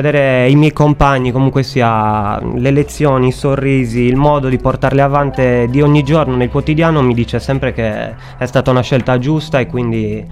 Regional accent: Carbonia, Sardinia, Italy; Sì, io vengo da Carbonia, ho 26 anni

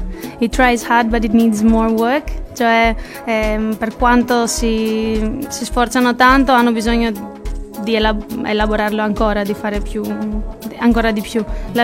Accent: Tirana, Tirana County, Albania; Vengo da Tirana, ma sono un incrocio tra l'Albania e la Grecia

